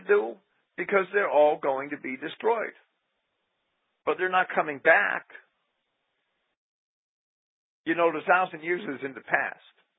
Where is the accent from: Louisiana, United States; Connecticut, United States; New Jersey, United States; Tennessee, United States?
New Jersey, United States; Jersey City; I was raised in Jersey City. I spent my whole life in one of the most multicultural cities in the world, and I saw it all.